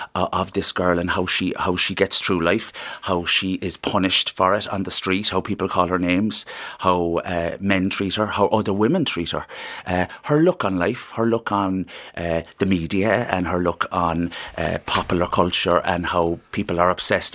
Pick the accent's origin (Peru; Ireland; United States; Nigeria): Ireland; it's amazing how people just come toward you as an Irish man.